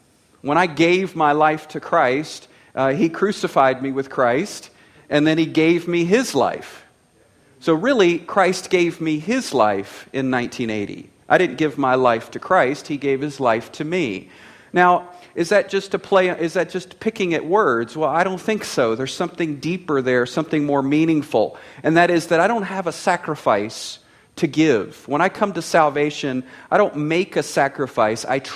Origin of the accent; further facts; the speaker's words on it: Bible Belt, United States; I grew up in the Bible Belt in the United States of America.